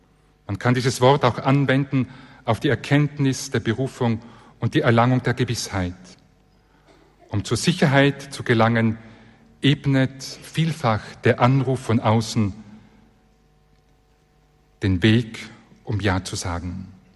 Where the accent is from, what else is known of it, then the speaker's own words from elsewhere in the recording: Tyrol, Austria; Ich bin, wie schon erwähnt, in Tirol aufgewachsen.